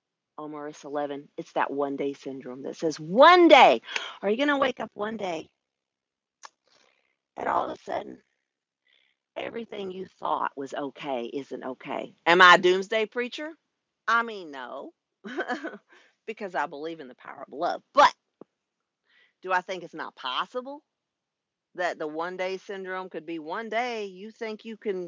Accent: United States; None of them. And I'm an American.

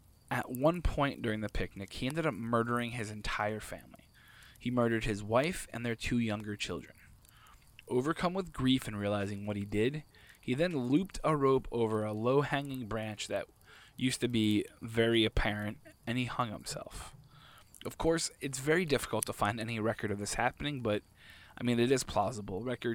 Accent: New Jersey, United States; This week, we are heading into the Garden State and exploring the homeland, New Jersey. This is the place that I grew up in.

